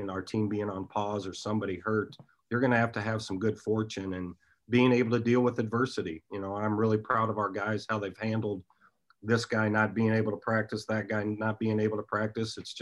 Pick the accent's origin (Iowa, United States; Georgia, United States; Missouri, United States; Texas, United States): Iowa, United States; growing up in Iowa, we're Midwest as well.